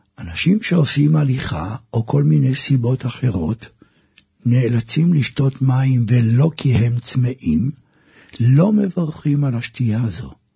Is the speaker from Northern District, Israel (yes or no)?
no; Jerusalem, Jerusalem District, Israel; כשהייתי ילד, בבית שלנו בירושלים